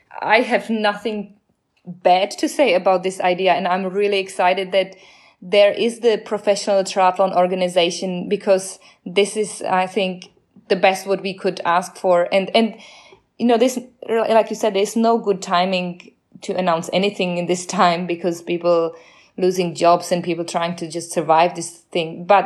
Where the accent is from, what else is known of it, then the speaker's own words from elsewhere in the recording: Czechia; English is a second language; moved away; So I'm from Czech Republic, and the race is in Slovakia.